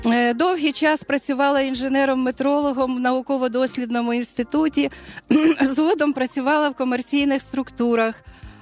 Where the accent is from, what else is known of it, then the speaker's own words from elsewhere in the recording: Chernihiv Oblast, Ukraine; Да, я родом з Чернігівщини. І виросла, прямо наш будинок стояв на березі річка Десна. І взагалі там дуже така краса природи.